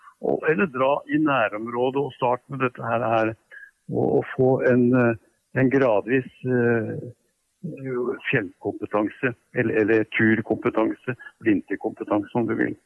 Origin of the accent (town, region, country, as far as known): Bærum, Akershus, Norway; born or raised there